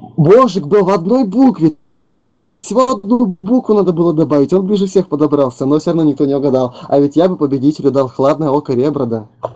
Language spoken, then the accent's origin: Russian; Russia; я не с Украины, и я не белорус. Хоть у меня английско-немецкие корни, но я коренной россиянин и живу в центре. И не буду говорить, что у меня там родословные, все мои предки были простыми крестьянами и трудились на поле.